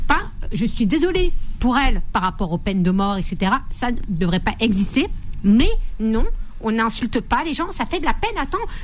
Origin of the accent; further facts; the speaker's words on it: France; Moi, je suis française